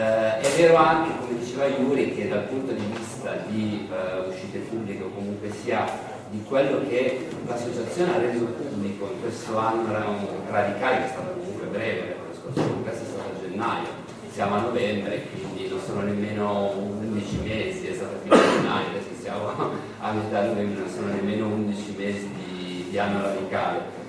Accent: Milan, Lombardy, Italy; io per chi non lo sapesse vengo da Milano

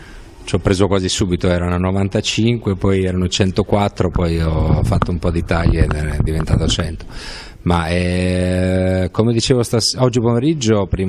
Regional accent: Carpi, Emilia-Romagna, Italy; un uomo della mia terra, di Carpi

